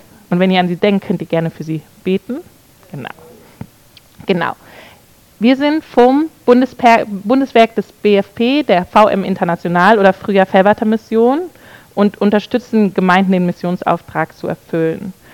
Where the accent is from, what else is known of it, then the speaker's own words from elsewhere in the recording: Flensburg, Schleswig-Holstein, Germany; Und ich komme auch aus Flensburg.